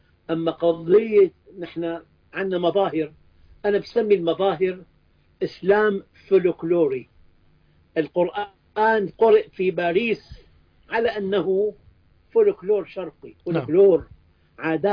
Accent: United States; also born or lived in Levant; أنا كبرت في أمريكا، لما رجعت إلى الشام

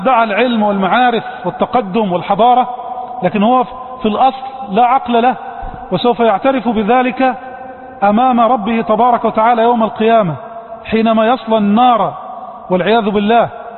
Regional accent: Upper Egypt, Egypt

